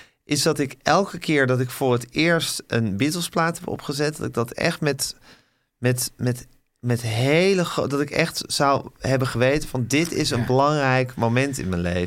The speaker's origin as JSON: {"language": "Dutch", "town": "Almere", "region": "Flevoland", "country": "Netherlands", "said": "Als Almeerder haat ik Lelystad."}